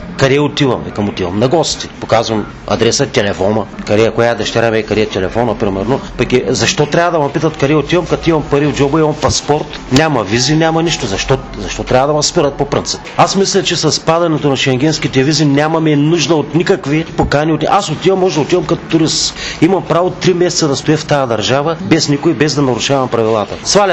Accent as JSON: {"language": "Bulgarian", "town": "Haskovo", "region": "Haskovo Province", "country": "Bulgaria", "said": "От Хасково съм … на 56 години музикант съм."}